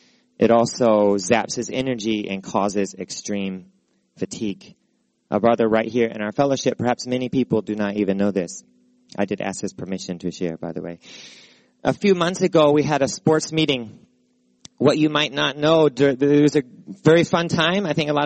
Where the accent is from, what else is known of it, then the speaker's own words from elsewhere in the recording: Texas, United States; I grew up in Texas. And the good news is there were not many rocks in Texas.